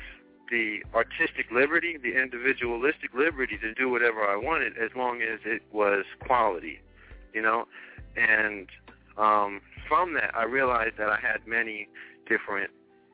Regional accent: Plainfield, New Jersey, United States; because growing up in Plainfield and ultimately living in Piscataway, those are two different worlds.

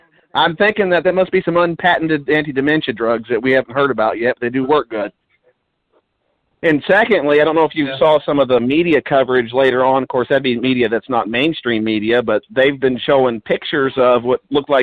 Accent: South Carolina, United States; Well, you know I'm from South Carolina. Does that still qualify me as a Yankee?

